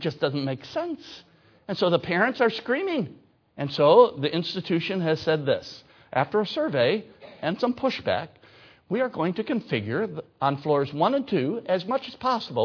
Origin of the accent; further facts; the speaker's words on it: Michigan, United States; Somebody asked me yesterday, where are you from? I said, I'm from Michigan.